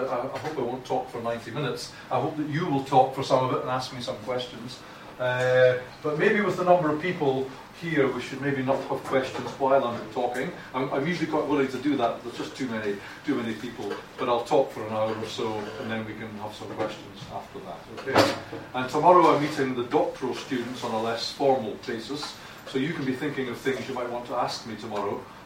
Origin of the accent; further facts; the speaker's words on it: Scotland, United Kingdom; I'm not English, I'm Scottish. I have a slightly different accent from some people